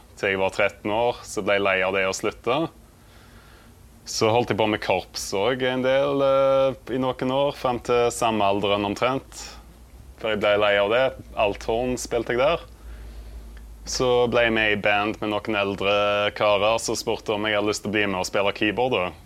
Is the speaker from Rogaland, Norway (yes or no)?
yes; Vikedal, Rogaland, Norway; og jeg kommer fra Vikedal, som en veldig liten plass på Vestlandet. Så jeg 35 år nå